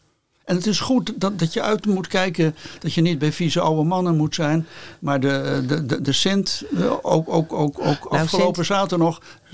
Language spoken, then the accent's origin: Dutch; Spain; Bij ons in Spanje praat je met elkaar en dan zeg je wat.